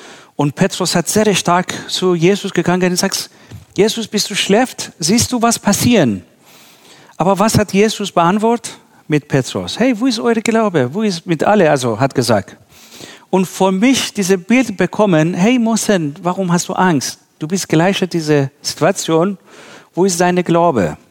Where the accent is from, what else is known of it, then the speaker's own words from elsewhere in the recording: Iran; German is a second language; Also wir als Iraner immer ein zum Beispiel sagen